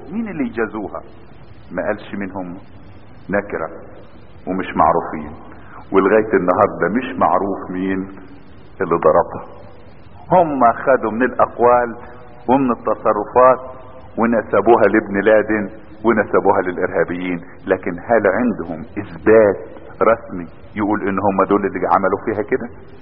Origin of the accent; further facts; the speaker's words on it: Egypt; عندنا بس في بلدنا مصر